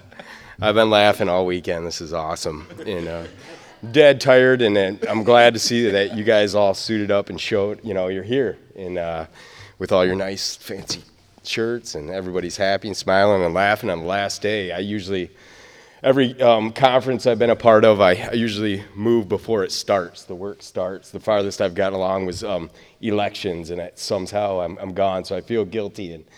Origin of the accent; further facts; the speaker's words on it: Michigan, United States; born there; I was born in West Michigan, and, you know, my family was, you know, just the run-of-the-mill, middle-class family